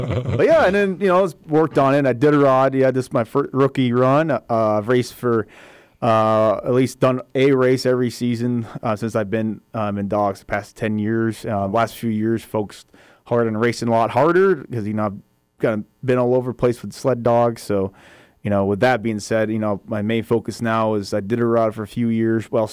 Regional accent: Alaska, United States; And so with that, I've heard his stories and growing up in Alaska, you know, seeing Iditarod start, Quest start, being around people that had their own sled dogs

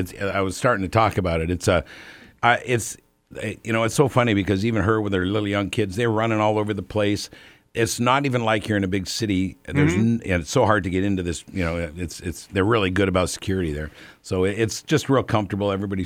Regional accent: Fairbanks, Alaska, United States; I'm a kid from Fairbanks, right?

